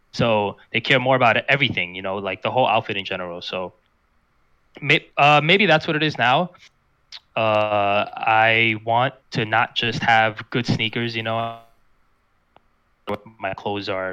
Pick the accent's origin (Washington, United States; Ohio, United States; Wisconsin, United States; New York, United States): New York, United States; New York City; What it is that I'm from New York, of course, and everyone there is just they always worry about how they look